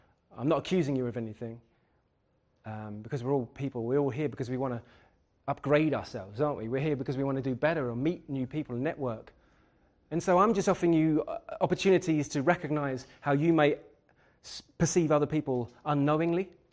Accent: London, United Kingdom; accent: London; I'm from London, I've got quite a harsh accent.

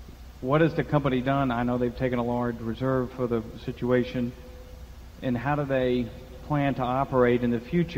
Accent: Atlanta, Georgia, United States; I'm a shareholder from Atlanta.

